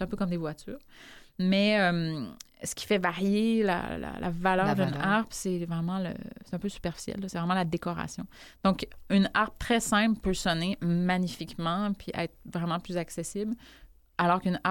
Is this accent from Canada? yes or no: yes; Trois-Rivières, Quebec, Canada; parce que je venais de Trois-Rivières, il n'y avait pas de classe de harpe à Trois-Rivières